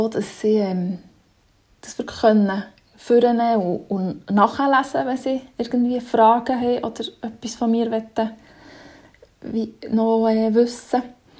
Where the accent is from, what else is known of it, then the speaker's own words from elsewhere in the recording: Bern, Switzerland; ich bin 35 und ich komme aus dem Kanton Bern.